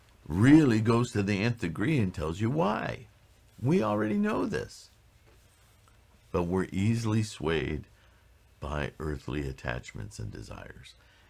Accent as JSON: {"language": "English", "region": "French Canada", "country": "Canada", "tie": "born there", "said": "You know, I was born Roman Catholic in French Canada."}